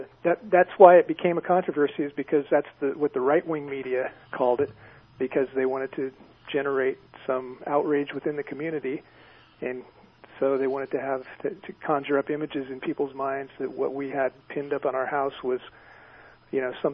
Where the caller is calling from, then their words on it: Berkeley, California, United States; I'm in Berkeley.